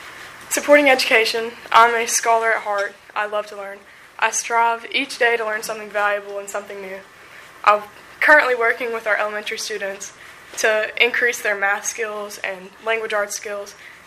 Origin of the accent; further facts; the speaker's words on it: Dawson Springs, Kentucky, United States; I'm from Dawson Springs, which is a high-poverty area